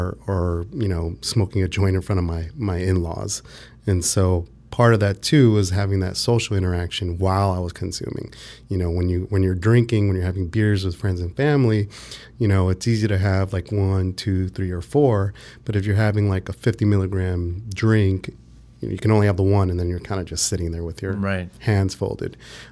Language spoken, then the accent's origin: English; Los Angeles, California, United States; Yeah, I was born and raised in L.A. I grew up in between Koreatown and Venice Beach.